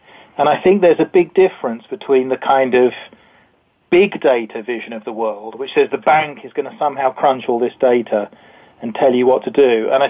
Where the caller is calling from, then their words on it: Woking, South East England, United Kingdom; I'm actually calling from Woking, City of the Future.